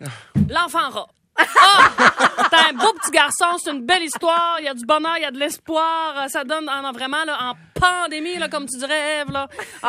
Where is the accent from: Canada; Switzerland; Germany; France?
Canada; Quebec; Mais je suis une Gaspésienne, j'adore le poisson.